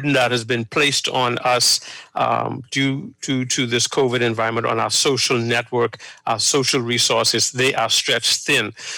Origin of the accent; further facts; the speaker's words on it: Chippingham, New Providence, Bahamas; really coming from a history of being born and raised in Chippingham, knowing the neighborhood like I do and the surrounding areas